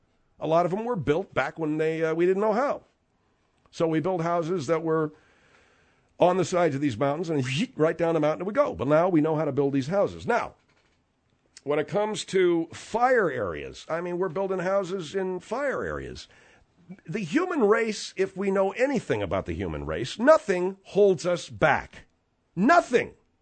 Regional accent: Arcadia, California, United States; I grew up in Arcadia, which is a little town in the San Gabriel Valley. And that's about 10 to 13 miles to the northeast of Los Angeles.

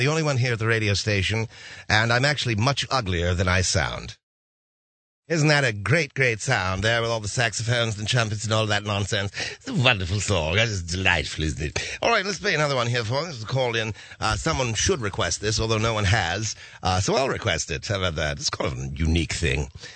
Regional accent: El Paso, Texas, United States; I sound British, but I'm actually from El Paso, Texas.

